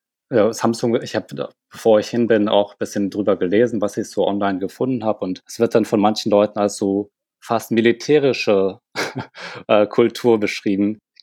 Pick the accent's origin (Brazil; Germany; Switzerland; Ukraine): Germany; also born or lived in South Korea; Ich bin in Korea geboren und koreanischen Eltern. Wir sind dann in sehr jungen Alter nach Deutschland gekommen und habe dann hier die Schule dort durchlaufen